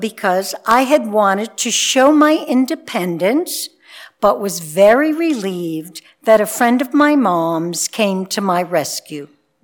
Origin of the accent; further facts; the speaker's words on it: New York, United States; I grew up in New York State.